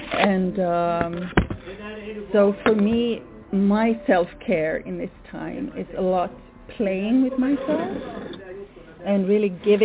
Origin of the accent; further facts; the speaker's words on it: Sweden; first language Swedish; English is a second language; my mother language is Swedish, and in the word for love in Swedish is kärlek